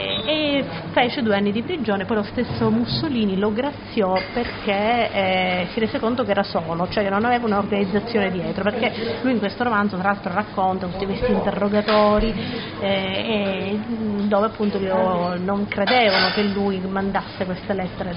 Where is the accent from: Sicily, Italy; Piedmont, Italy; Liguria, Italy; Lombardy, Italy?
Sicily, Italy; Catania; Io da Catania, sì, sono nata a Catania, anche se … è toscano, perché mio padre arrivò da Firenze a Catania.